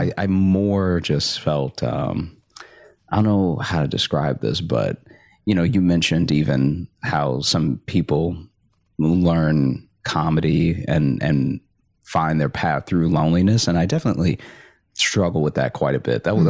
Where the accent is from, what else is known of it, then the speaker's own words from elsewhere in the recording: Alexandria, Louisiana, United States; The first thing on people's, tongues whenever you mention Louisiana is New Orleans, but I grew up in Alexandria, so it is much less exciting